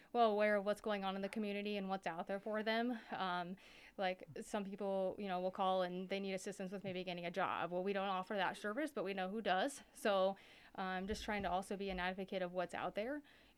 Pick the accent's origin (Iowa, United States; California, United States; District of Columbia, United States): Iowa, United States; Atlantic; Well, I'm here from Atlantic. I've lived here my whole life.